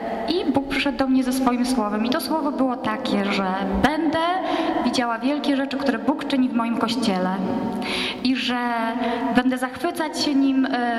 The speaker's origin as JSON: {"language": "Polish", "region": "Warmian-Masurian Voivodeship", "country": "Poland", "said": "Ja pochodzę z Mazur, więc podróż w góry trwała tak, że wsiadało się wieczorem i rano się było w górach."}